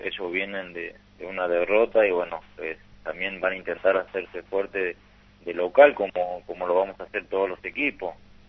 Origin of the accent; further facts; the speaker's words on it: Tucumán, Argentina; Somos cuatro tucumanos en el equipo, así que bueno, la verdad que eso simplifica muchas cosas.